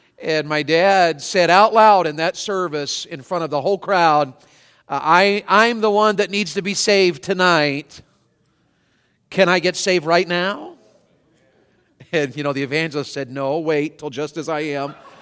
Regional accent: Tennessee, United States; I was raised in Tennessee in a quote-unquote Christian home.

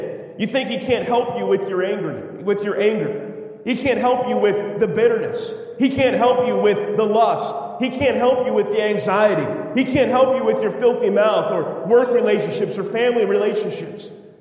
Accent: Sacramento, California, United States; also born or lived in North Carolina; I grew up in California. This is my home church. I spent most of my life here in Sacramento. But 6 years of my life I spent in North Carolina.

